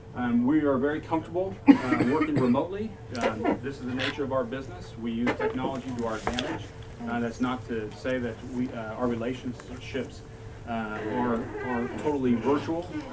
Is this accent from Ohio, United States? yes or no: no; California, United States; I'm a native from Southern California